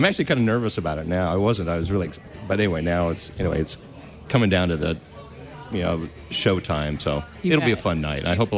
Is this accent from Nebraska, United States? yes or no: yes; Lincoln, Nebraska, United States; also born or lived in Santa Barbara, California / New York City; I am from Nebraska, born and raised in Lincoln.